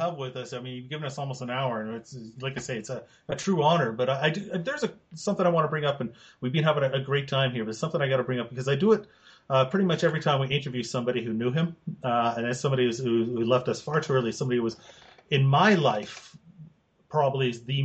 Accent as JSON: {"language": "English", "country": "Canada", "said": "We're Canadian"}